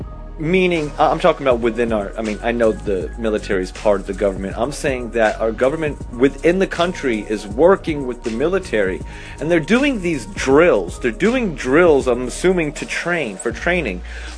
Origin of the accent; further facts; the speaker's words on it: Connecticut, United States; Now, I am from Connecticut. I live in Connecticut